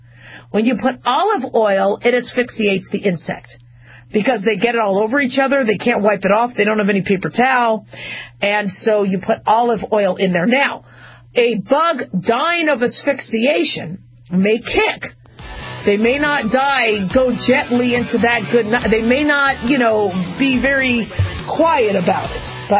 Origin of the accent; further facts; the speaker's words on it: Arizona, United States; when I was growing up in Arizona, we learned to go into your ear